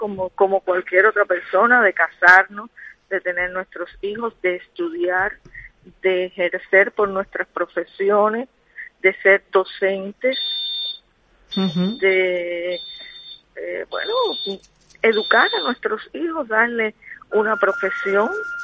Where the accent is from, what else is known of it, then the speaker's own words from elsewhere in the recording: Cuba; now in Spain; algo que se hace allá en mi país, en Cuba